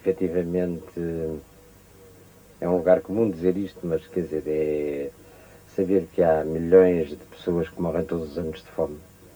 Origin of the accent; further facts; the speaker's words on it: Portugal; Embora não tenha nenhum encargo de velar pelo país a que pertenço, mas como sou português, penso nele